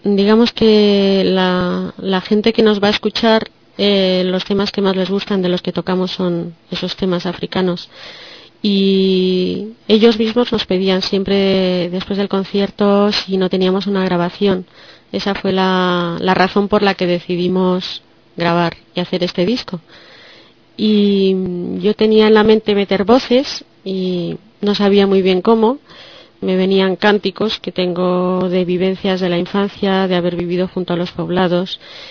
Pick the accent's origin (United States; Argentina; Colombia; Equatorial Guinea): Equatorial Guinea; Malabo, Bioko Norte; born there; Y él nació en Bata y yo nací en Malabo.